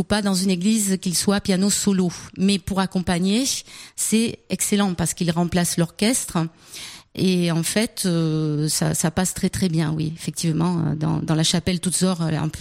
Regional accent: Marseille, Provence-Alpes-Côte d'Azur, France; Moi, je suis originaire de Marseille.

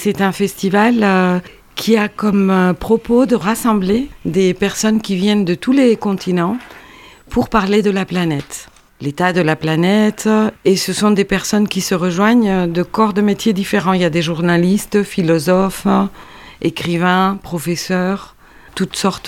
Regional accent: Paraguay; French is a second language; je suis originaire de l'Amazonie paraguayenne.

